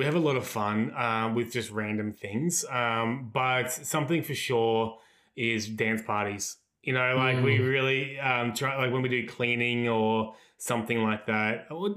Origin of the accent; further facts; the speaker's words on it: Queensland, Australia; now in Victoria, Australia; I'm in Victoria and it's like, all right, I'm like going to the water, but I grew up in Queensland and I live in Victoria.